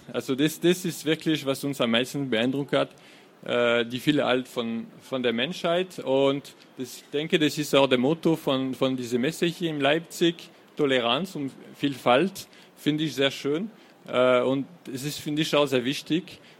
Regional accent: France; German is a second language; now in Germany; Der Anblick von meinem Heimatdorf in Frankreich.

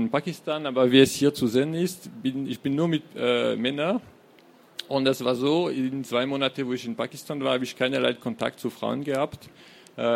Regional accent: France; German is a second language; now in Germany; Der Anblick von meinem Heimatdorf in Frankreich.

